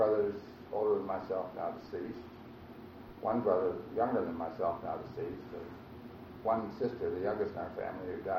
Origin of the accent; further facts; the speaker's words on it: Pittsburgh, Pennsylvania, United States; born there; I was born in Pittsburgh on October 15, 1912, at the old Passman Hospital, which was in the Hill District of Pittsburgh.